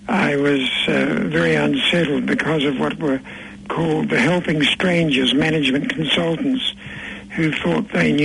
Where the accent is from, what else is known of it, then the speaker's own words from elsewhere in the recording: Christchurch, Canterbury, New Zealand; I was born in 1934 in Christchurch. And when I left my boarding school in Christchurch in 1952